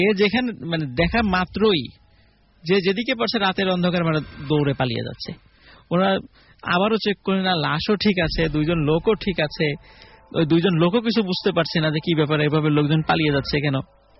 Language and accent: Bangla; Rajbari, Dhaka Division, Bangladesh; আমার বাসা তো রাজবাড়ি, আমি রাজবাড়ি থেকে আসছিলাম